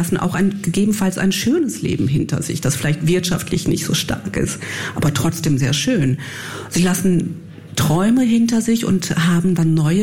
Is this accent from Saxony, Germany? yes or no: no; Herne, North Rhine-Westphalia, Germany; In Herne aufzuwachsen ist schon eher...